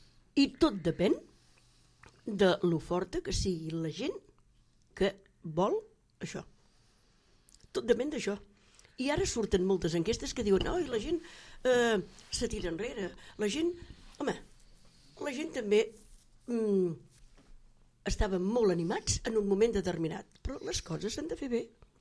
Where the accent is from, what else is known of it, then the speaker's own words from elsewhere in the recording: Palamós, Catalonia, Spain; El meu poble és la Cala, però jo vinc de Palamós.